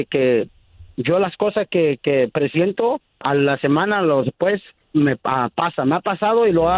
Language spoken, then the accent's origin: Spanish; Acapulco, Guerrero, Mexico; born there; Y yo, en el tiempo que yo nací en Acapulco